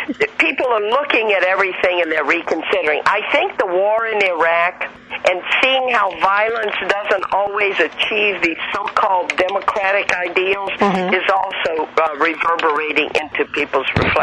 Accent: the South, United States; I know I'm also a Southerner and I'm a storyteller.

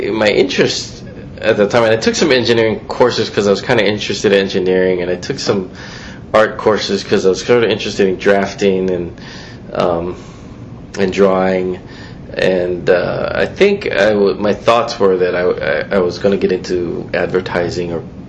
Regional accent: Honolulu, Hawaii, United States; Yeah, well, I was I was raised in Kapahulu

